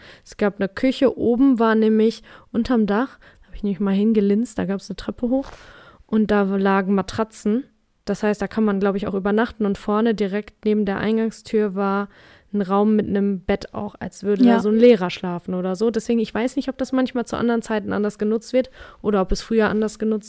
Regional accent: Germany; Also der hat an meinem Englisch erkannt, dass ich aus Deutschland komme

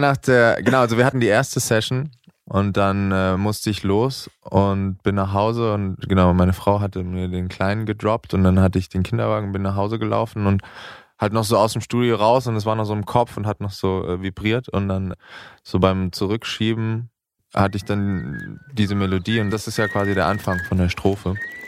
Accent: Berlin, Germany; Wir kommen aus Berlin und wir machen Musik

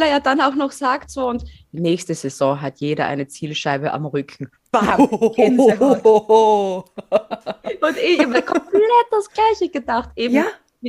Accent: Fohnsdorf, Styria, Austria; das ist so groß wie Fohnsdorf. Also mein Heimatdorf.

